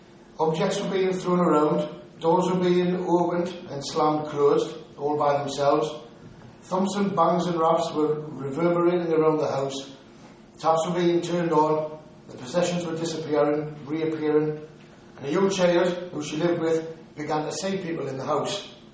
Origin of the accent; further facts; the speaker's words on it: Newcastle upon Tyne, North East England, United Kingdom; As you know, we're from Newcastle, well, I'm from Newcastle upon Tyne.